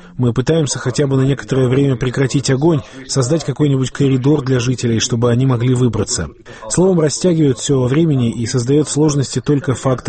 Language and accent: Russian; Georgia; Russian is a second language; И я не скрываю, что я грузин